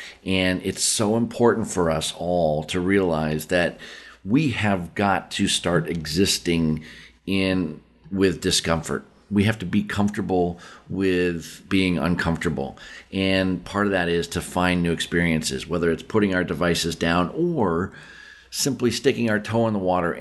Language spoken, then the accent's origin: English; Pennsylvania, United States; You know, I grew up in Western Pennsylvania